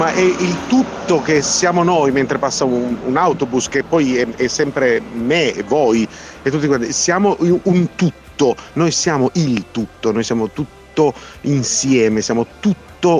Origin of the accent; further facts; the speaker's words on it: Turin, Piedmont, Italy; Io, essendo torinese d'origine, vedo un po' di torinesità.